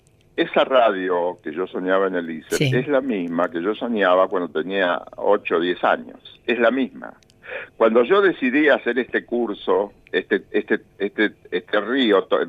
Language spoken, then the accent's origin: Spanish; Bragado, Buenos Aires Province, Argentina; now in Buenos Aires, Argentina; cuando yo vine de Bragado, sí, para hacer el Diesel, era la única motivación por la cual yo me radicaba acá.